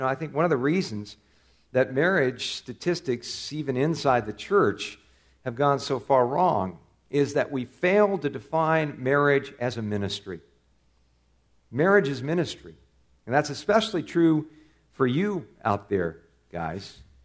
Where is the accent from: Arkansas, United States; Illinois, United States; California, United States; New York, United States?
California, United States; Where I grew up in California, we had a big olive tree out in our front yard.